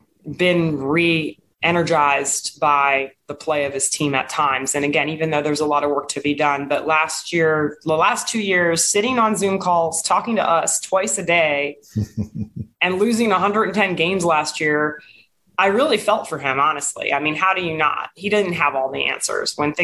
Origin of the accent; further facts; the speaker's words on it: Florida, United States; that kind of reminds me of the East Coast where I grew up in Florida.